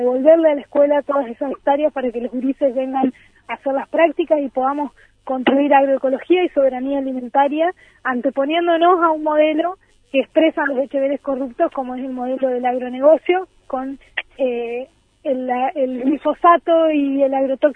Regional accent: Entre Ríos, Argentina; Quienes somos de Entre Ríos sabemos que estas tierras de esta estancia eran parte del frigorífico

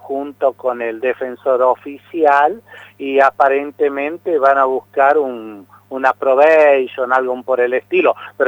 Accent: La Rioja, Argentina; now in Neuquén, Argentina; ¿Sabías vos que cuando yo vine de La Rioja empecé a trabajar en Rincón de los Sauces?

